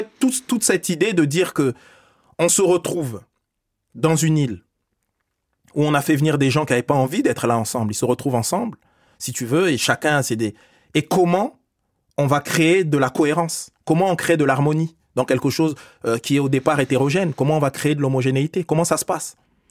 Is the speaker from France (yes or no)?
yes; Strasbourg, Grand Est, France; also born or lived in Paris; moi, mes racines, elles sont africaines, congolaises. Elles sont 100% africaines et 100% congolaises. Je suis né à Paris, j'ai grandi à Strasbourg. Mes fruits sont 100% français, 100% européens.